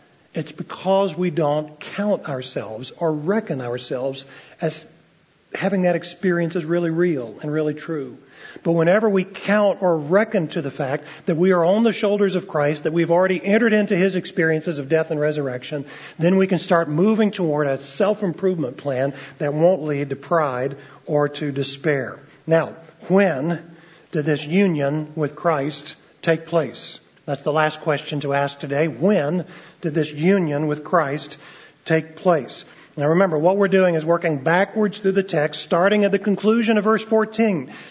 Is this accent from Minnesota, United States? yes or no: no; Montgomery, Alabama, United States; when I must have been about 5 years old or so, growing up in Montgomery, Alabama, and my dad would take us down to the YMCA outdoor swimming pool